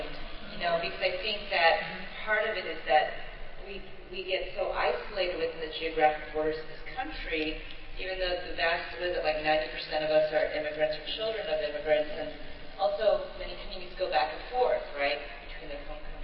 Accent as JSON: {"language": "English", "town": "New York City", "region": "New York", "country": "United States", "said": "I'm from New York City."}